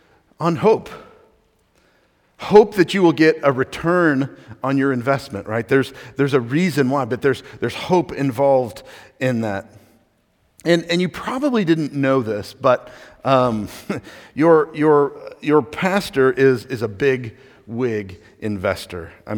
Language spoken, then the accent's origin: English; Texas, United States; because I'm a Texan